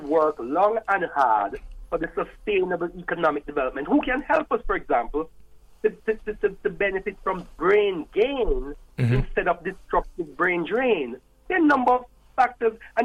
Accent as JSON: {"language": "English", "country": "Jamaica", "said": "I am Jamaican. And I am no more Jamaican than anybody in the diaspora, quite frankly."}